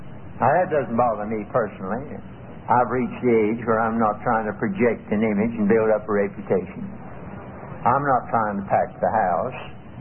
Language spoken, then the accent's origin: English; Greensboro, North Carolina, United States; I often think in my hometown of Greensboro, about 150,000 people there